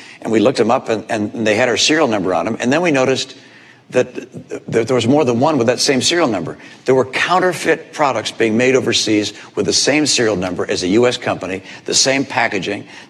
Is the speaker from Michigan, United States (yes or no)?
yes; Detroit, Michigan, United States; I'm a son of Detroit. I was born in Detroit.